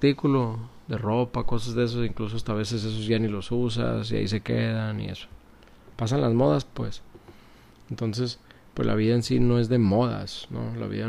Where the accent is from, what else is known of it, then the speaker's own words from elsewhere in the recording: United States; now in Culiacán, Mexico; Soy de Estados Unidos. Tengo aproximadamente 4 años viviendo aquí en Culiacán.